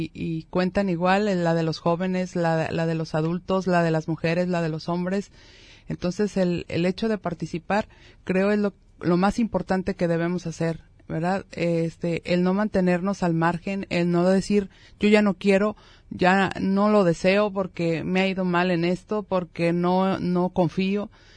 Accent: Talpa de Allende, Jalisco, Mexico; also born or lived in Guadalajara; yo soy originaria de Talpa de Allende, inicié estudiando obviamente primaria y secundaria en mi municipio, salí de Talpa a estudiar la preparatoria y la universidad en Guadalajara, porque en ese tiempo en nuestro municipio no teníamos preparatoria

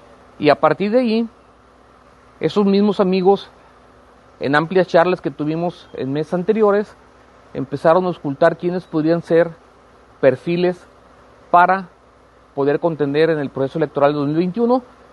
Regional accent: El Tuito, Jalisco, Mexico; soy originario de un pueblo tradicional de Jalisco y de esta región como es el Tuito, ¿no? Yo nací en el Tuito hace 48 años. En el Tuito estudié solamente la primaria, pero me formé en actividades agropecuarias.

